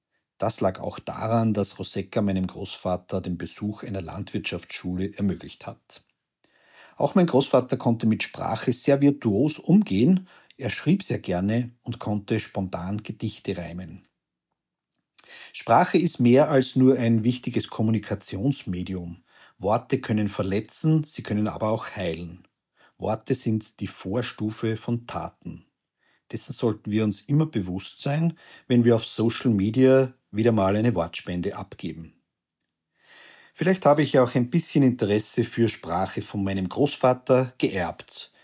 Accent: Styria, Austria; now in Perg, Austria; aus Perg in Oberösterreich und Hörer des Monats. Ursprünglich komme ich aus der Steiermark, genauer gesagt aus dem schönen Mürztal.

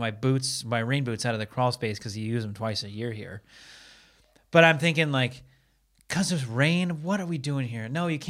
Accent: Seattle, Washington, United States; now in Los Angeles, United States; We know I'm from Seattle. So it's like the rain is coming.

